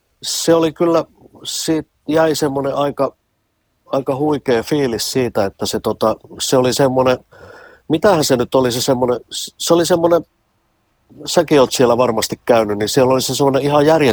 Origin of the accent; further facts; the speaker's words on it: Mänttä, Pirkanmaa, Finland; mähän olen itse maalta kotoisin, mähän olen Mäntästä, Pohjois-Hämeestä, en mä ole helsinkiläinen.